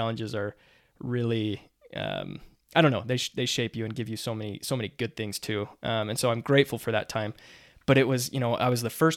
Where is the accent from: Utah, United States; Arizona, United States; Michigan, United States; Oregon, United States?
Utah, United States; So, I was born and raised in Utah, grew up an Aggie fan, Utah State fan, which is, kind of unpopular in the state.